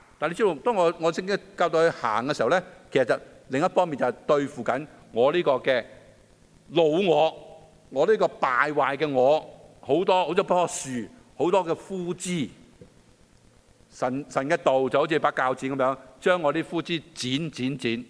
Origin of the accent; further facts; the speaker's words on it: China; 好啦，我哋中國人都講啦